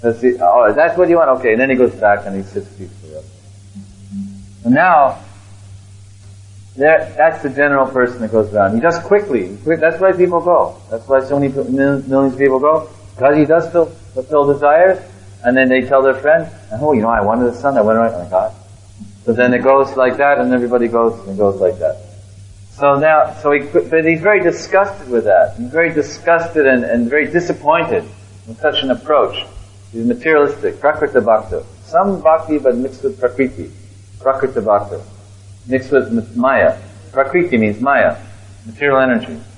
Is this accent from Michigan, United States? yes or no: no; Texas, United States; American English. Texas, I'm from Texas.